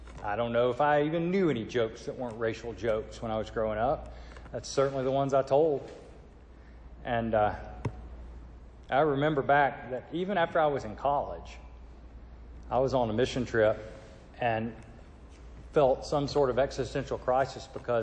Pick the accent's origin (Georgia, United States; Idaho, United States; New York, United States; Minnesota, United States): Georgia, United States; Stone Mountain; I was raised in Stone Mountain, Georgia, home of the Klan.